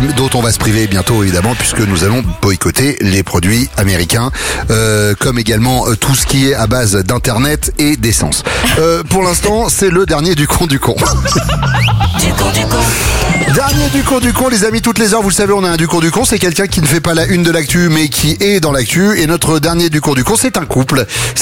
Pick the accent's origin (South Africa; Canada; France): South Africa; Johannesburg, Gauteng; French is a second language; On vient de Johannesburg.